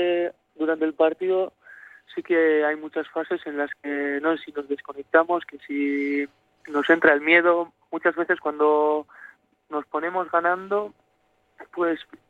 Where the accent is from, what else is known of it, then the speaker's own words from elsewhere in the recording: Ondarroa, Basque Country, Spain; Sí, yo soy de Ondarroa, sí.